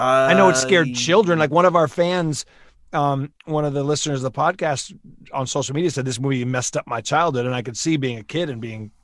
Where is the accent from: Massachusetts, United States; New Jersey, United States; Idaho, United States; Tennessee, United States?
Massachusetts, United States; Boston; I am from Boston, from Massachusetts.